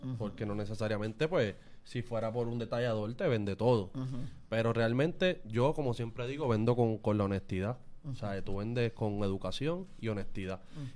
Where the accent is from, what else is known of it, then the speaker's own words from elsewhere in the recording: Quebradillas, Puerto Rico; Mira, yo soy de Quebradilla. Estoy en el pueblo de Quebradilla.